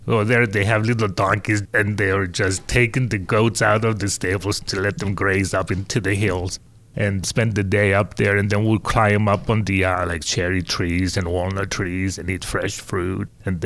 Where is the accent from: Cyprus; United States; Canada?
Cyprus; I'm from Cyprus, which is a small island on the Mediterranean Sea by Greece. So I'm really Greek, but I'm from the island of Cyprus.